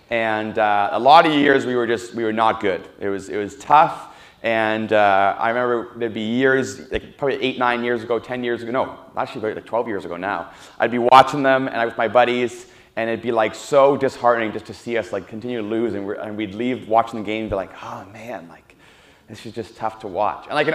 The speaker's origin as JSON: {"language": "English", "town": "Toronto", "region": "Ontario", "country": "Canada", "said": "I'm from Toronto area, and so I'm a huge, like, Toronto sports anything fan."}